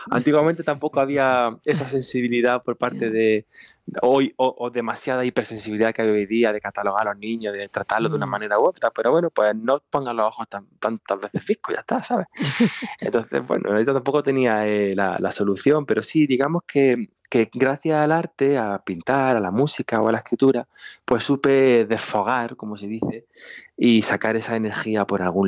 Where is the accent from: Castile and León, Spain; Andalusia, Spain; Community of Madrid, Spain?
Andalusia, Spain; Úbeda; also born or lived in Quesada; Pues toda la infancia y juventud. Soy de Úbeda y de Quesada, porque de lunes a viernes estaba en Úbeda y el fin de semana en Quesada.